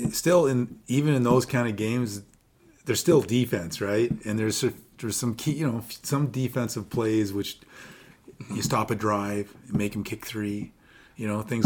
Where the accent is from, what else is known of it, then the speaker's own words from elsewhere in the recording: Toronto, Ontario, Canada; I grew up in Toronto. I got family there